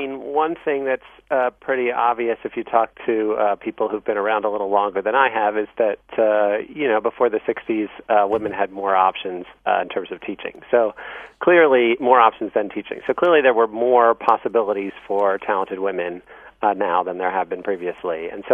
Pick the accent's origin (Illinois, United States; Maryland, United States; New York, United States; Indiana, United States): Maryland, United States; Baltimore; You know, I grew up in Roland Park. I played baseball with kids from all over the city